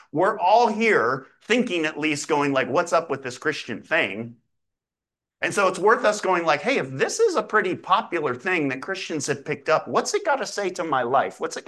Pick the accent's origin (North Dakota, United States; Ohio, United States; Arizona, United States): Ohio, United States; but I was from Ohio. And so heavy metal was like the rage.